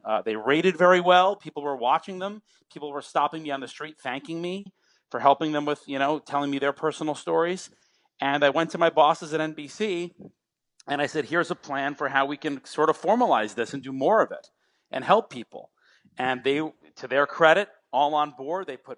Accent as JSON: {"language": "English", "town": "Long Island", "region": "New York", "country": "United States", "tie": "born or raised there", "said": "I grew up in Long Island in New York"}